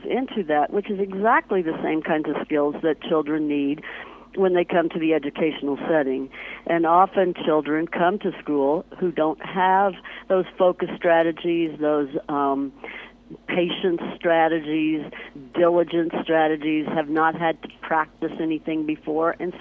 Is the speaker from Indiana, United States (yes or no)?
yes; Bedford, Indiana, United States; born there; now in Los Angeles, United States; I was born in Bedford, graduated from Salem High School in southern Indiana, and have been in and around the community, actually have been a principal even in Seymour in southern Indiana. I've spent the last 8 years in Los Angeles